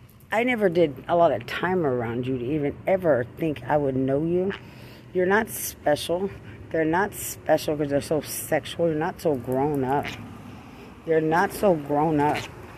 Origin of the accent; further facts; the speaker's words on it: Lubbock, Texas, United States; I'm from Lubbock. We're not children.